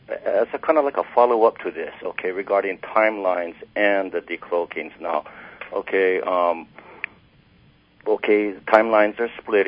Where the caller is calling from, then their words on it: Oakland, California, United States; And anyway, I'm calling from Oakland.